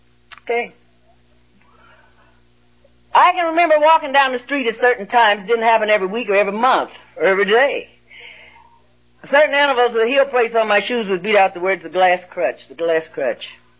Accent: Ohio, United States; I remember growing up in Ohio, and I got put out of school so many times.

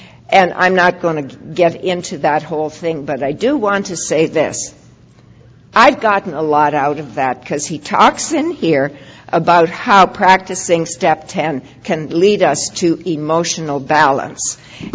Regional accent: Saskatchewan, Canada; born there; I was born in Saskatchewan, just as you pronounced it yesterday, my friend. And we were Roman Catholic, and there were 10 of us in the family.

